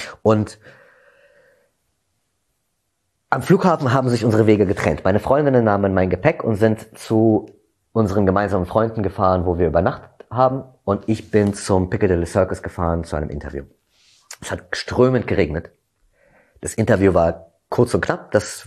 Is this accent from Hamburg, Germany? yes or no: no; Berlin, Germany; ich komme aus Berlin, ich kenne hier niemanden